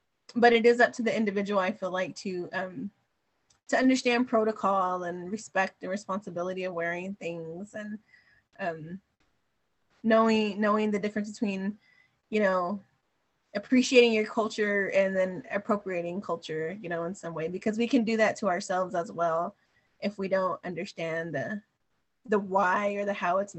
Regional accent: Dallas, Texas, United States; growing up in Arcadia Park, especially in, you know, Oak Cliff, West Dallas area, you know, you grow up with a lot of Mexican-Americans

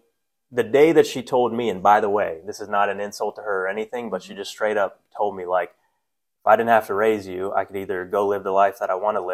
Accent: Atlanta, Georgia, United States; I grew up in Atlanta, so where we are now. Yep. I spent most of my life here, but, you know, upper middle class, went to good elementary school, loved middle school.

